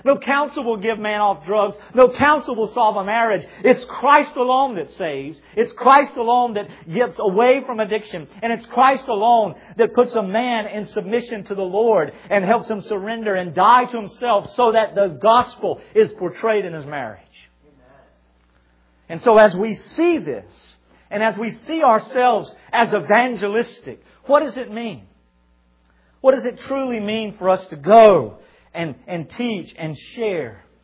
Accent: Georgia, United States; I grew up in South Georgia. I'm headed back there on September the 5th to plant a church in my home area after 15 years of leaving.

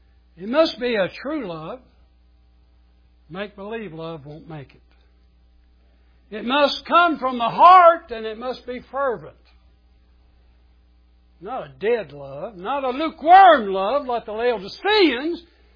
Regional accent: Ireland; It might not be at the time, because I am Irish.

